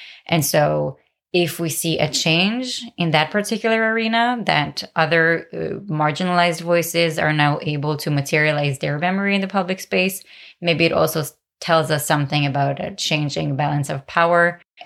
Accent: Israel; I'm coming from Israel and I'm a Jewish Ashkenazi woman.

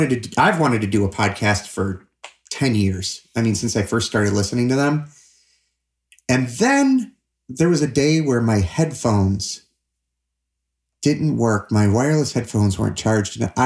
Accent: Chicago, Illinois, United States; Well, we're both from Chicago

